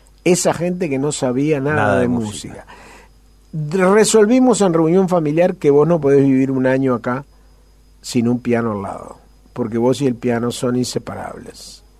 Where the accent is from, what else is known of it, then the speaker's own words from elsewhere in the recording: Montevideo, Uruguay; yo soy de Uruguay. ¿De qué ciudad de Uruguay? De Montevideo.